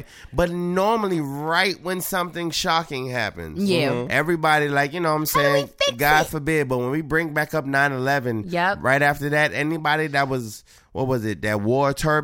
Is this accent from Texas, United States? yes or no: yes; Texas, United States; I grew up in Texas. I love guns.